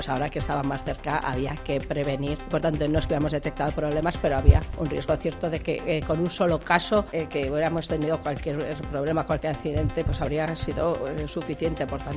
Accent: Teruel, Aragon, Spain; yo que soy de Teruel de toda la vida y he vivido por esa zona

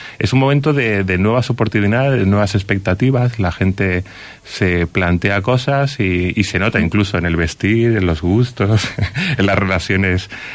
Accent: León, Castile and León, Spain; Yo llevo muchos años aquí viviendo en León. Yo me considero leonés

